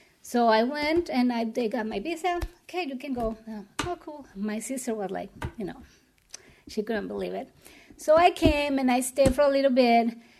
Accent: Mexico; English is a second language; I was living in Mexico. I'm from Mexico, and I've been living there for all my life until now.

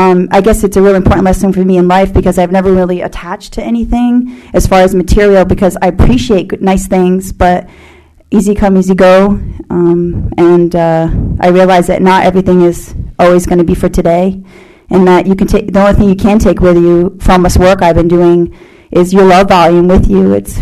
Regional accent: Connecticut, United States; I'd like to start a little bit and let you know I'm from back east. Most of you know me. I'm from Connecticut.

